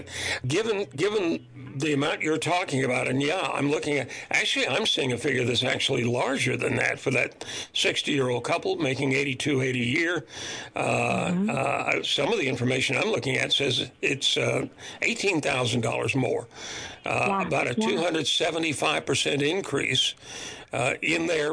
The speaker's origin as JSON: {"language": "English", "town": "Houston", "region": "Texas", "country": "United States", "said": "I'm from Houston originally"}